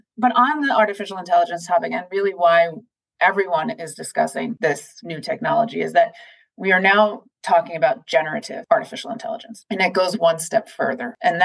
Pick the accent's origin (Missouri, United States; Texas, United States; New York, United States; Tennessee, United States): New York, United States; Long Island; accent: Long Island; Well, I mean, for the Knicks fans, as again, I grew up in Long Island going to the Garden. So go New York, go. And yes, you did hear my Long Island accent.